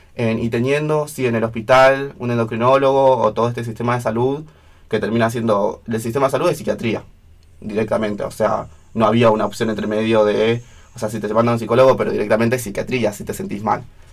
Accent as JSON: {"language": "Spanish", "town": "Bahía Blanca", "region": "Buenos Aires Province", "country": "Argentina", "lives_now": "El Bolsón, Argentina", "said": "Yo vine al Bolsón, yo soy de Bahía Blanca, yo vine al Bolsón como a encontrarme desde la soledad en mi transición"}